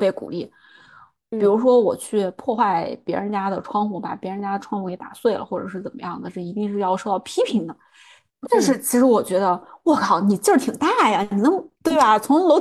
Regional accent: China; born or raised there

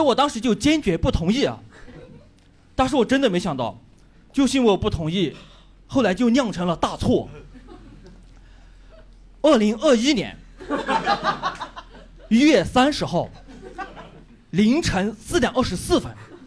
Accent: Yunnan, China; accent: Yunnan; 因为我是云南人，所以我的脱口秀会有非常明显的口音

